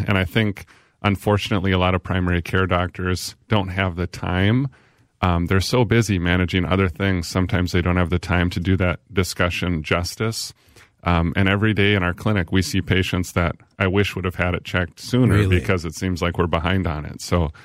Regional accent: Little Falls, United States; I'm from Little Falls, yeah

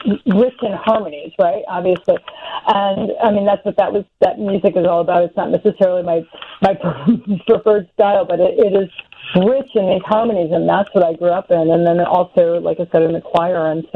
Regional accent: Illinois, United States; So I'm from Chicago area, the suburbs, and started singing in gospel kind of church choirs as a kid

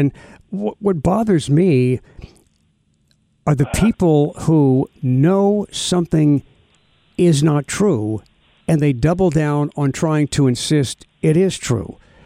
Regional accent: United States; that's what I think bothers me as an American, that we're too gullible

